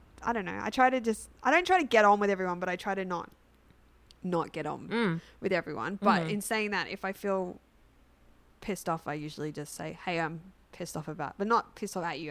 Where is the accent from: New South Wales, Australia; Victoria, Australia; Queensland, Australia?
New South Wales, Australia; Sydney; Yeah, I'm from Sydney.